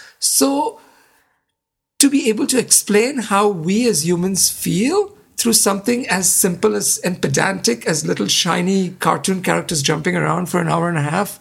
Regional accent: India; I was an 11-year-old boy growing up in India, and yet... there was so much that I could identify

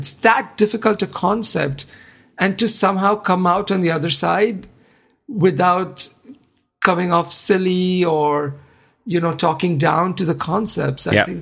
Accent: India; I was an 11-year-old boy growing up in India, and yet... there was so much that I could identify

